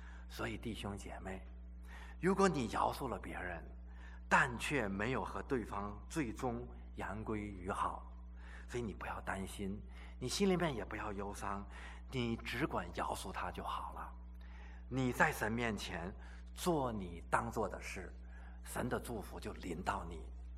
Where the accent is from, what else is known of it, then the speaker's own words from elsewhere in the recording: China; 这是我们中国人的一个理想啊